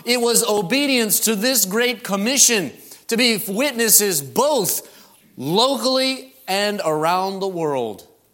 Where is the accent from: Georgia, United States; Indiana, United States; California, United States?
Indiana, United States; now in Chattanooga, United States; Now, I mentioned I grew up in Indiana. They only have you and you up there. But down here, when I got married and my wife down here in Chattanooga, well, I learned a new dialect and I learned some new words.